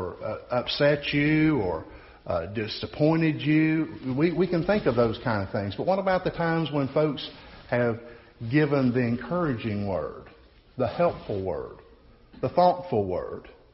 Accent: Southern United States, United States; I grew up in the South, and folks down South can be very opinionated.

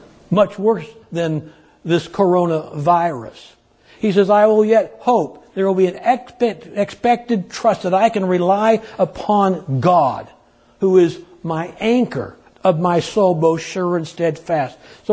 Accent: California, United States; When I grew up in California as a teenager, we would go out to the lake.

